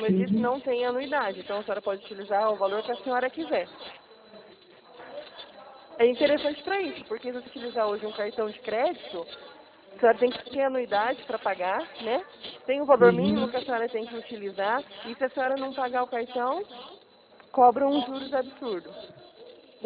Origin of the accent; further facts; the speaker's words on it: Presidente Prudente, São Paulo, Brazil; Eu sou aqui de Prudente mesmo, tá?